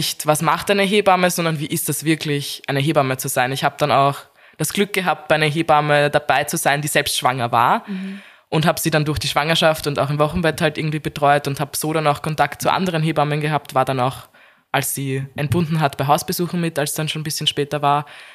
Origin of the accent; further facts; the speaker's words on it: Vienna, Austria; Ich bin auch aus Wien und fahre dann jeden Tag nach Krems raus